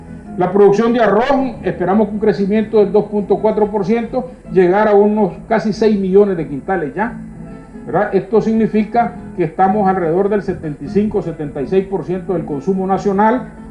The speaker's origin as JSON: {"language": "Spanish", "country": "Nicaragua", "said": "Somos libres los nicaragüenses de vender nuestros productos a donde querramos y a quien querramos."}